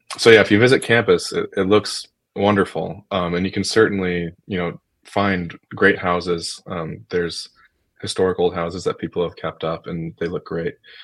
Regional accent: North Dakota, United States; I'm from North Dakota originally, so to me, anything under 4 hours is a pretty close drive.

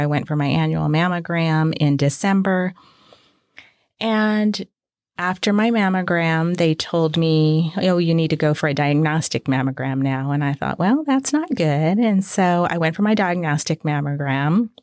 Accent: Corpus Christi, Texas, United States; I grew up in Corpus Christi, Texas. I have two brothers and a sister, and my parents are still in Corpus Christi.

